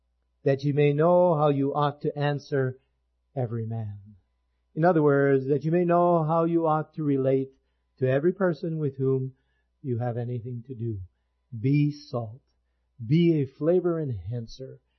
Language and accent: English; Canada; You know, we come from Canada, by the way.